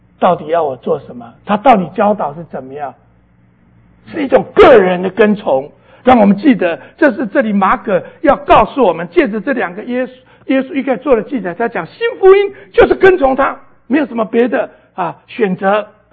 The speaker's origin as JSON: {"language": "Chinese", "country": "Taiwan", "tie": "born or raised there", "said": "我记得我在台湾念高中的时候，我本来是从乡下来的，"}